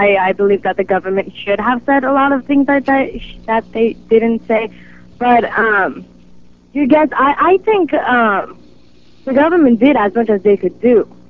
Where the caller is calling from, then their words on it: Berkeley, California, United States; I'm calling from UC Berkeley.